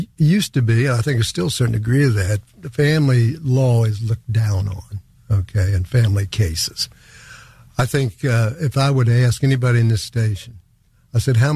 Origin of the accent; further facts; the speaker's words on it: Ivydale, West Virginia, United States; I would consider myself a Braxton County native. I was born in Sutton and grew up in a little town called Ivydale, south of the Braxton-Clay border.